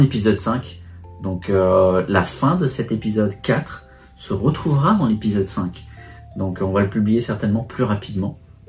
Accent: France; c'était vraiment pour moi, en tant que Français, c'était quelque chose de vraiment honorable

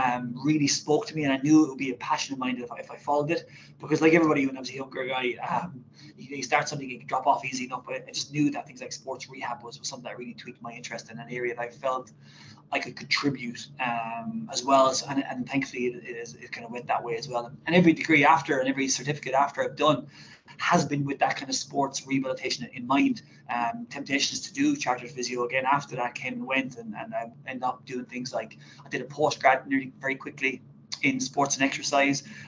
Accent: Kilkenny, Leinster, Ireland; Yeah, I'm from Kilkenny originally. I lived here all my life. I'm a bit of a home bird, I think.

